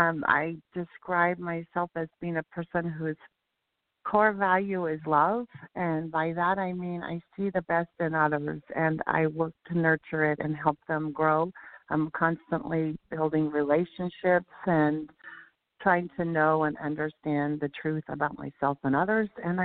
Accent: Washington, United States; I grew up in Washington State in the United States. It's not far from Seattle, where my hometown was.

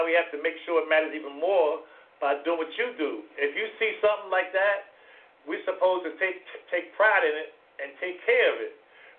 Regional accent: Philadelphia, Pennsylvania, United States; born there; See, I was born up north. I was born in Philadelphia.

